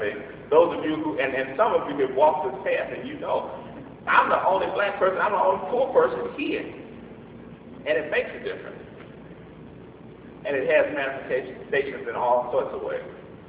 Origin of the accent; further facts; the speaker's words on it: Los Angeles, California, United States; I came from Watts, which if you were like 20 years ago, you know where Watts was. We the ones that burned up the whole place. 103rd Street, Charcoal Alley, burn, baby burn